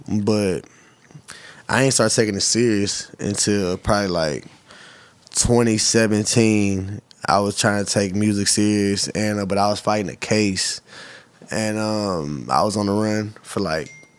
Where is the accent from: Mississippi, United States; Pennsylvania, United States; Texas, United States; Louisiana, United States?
Texas, United States; Texas City; I'm from Galveston County, Texas City.